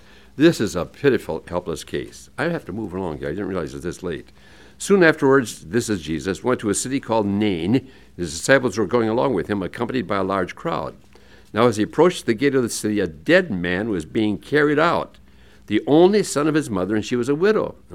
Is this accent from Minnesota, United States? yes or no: yes; Hinckley, Minnesota, United States; As some of you remember, I grew up in Hinckley, Minnesota, where the men are men and pansies are flowers and the women are slightly above average.